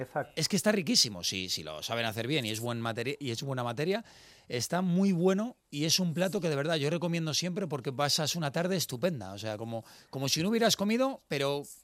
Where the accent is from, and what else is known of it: Spain